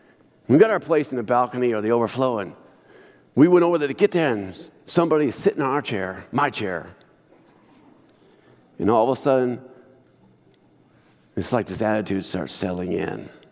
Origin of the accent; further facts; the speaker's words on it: Bremerton, Washington, United States; I was raised in West Bremerton.